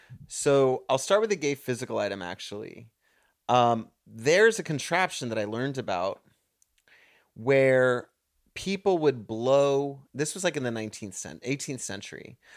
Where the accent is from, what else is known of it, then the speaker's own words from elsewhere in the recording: Texas, United States; Yeah, and maybe it's from because I'm from Texas, but I'm like, it's a cow.